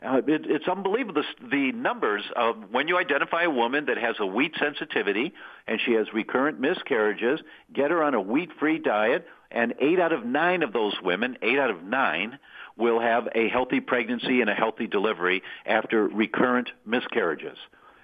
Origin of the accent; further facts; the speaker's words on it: Detroit, Michigan, United States; I grew up in Detroit across the river from the Rouge plant, Ford's largest assembly line.